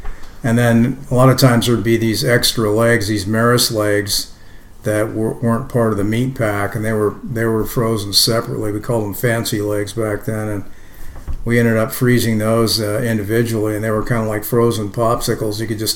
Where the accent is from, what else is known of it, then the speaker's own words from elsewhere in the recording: Olympia, Washington, United States; also born or lived in Seattle / Bellingham; I was born in Seattle, Washington. I ended up growing up in Olympia most of the time, graduated from high school down there. And then I went to college up in Bellingham at Western.